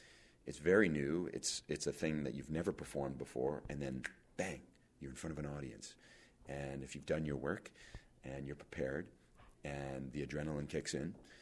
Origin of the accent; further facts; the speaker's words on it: Vancouver, British Columbia, Canada; we're from Vancouver originally.